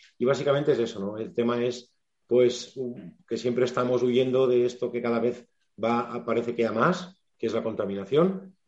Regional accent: Catalonia, Spain; yo me crié en el Delta del Ebro y encima no me crié en el núcleo urbano, sino me crié en las afueras, muy lejos, o sea, a unos cuantos kilómetros del núcleo urbano, y en los 80

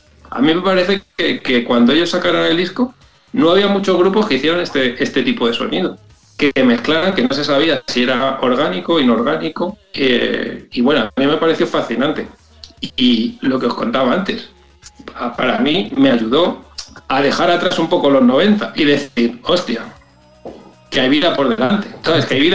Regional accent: Valdepeñas de Jaén, Andalusia, Spain; un día, estando en mi pueblo, en Valdepeñas de Jaén, el auténtico Valdepeñas

